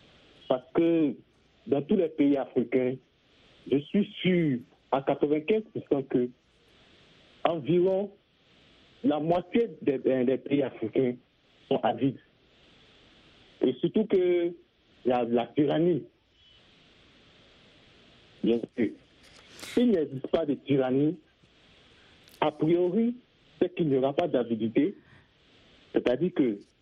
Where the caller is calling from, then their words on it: Abidjan, Côte d’Ivoire; Je suis de la Côte d'Ivoire, précisément à Abidjan.